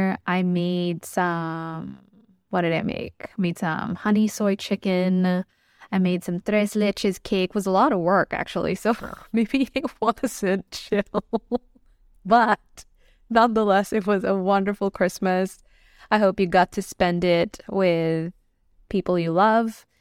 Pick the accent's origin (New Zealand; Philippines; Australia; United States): Philippines; English is a second language; growing up in the Philippines, I just, my tropical self cannot deal well with this cold.